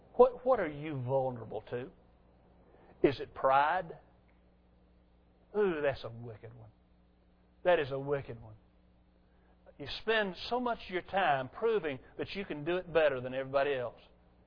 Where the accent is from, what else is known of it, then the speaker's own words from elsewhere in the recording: United States; this is painful for me to say as an American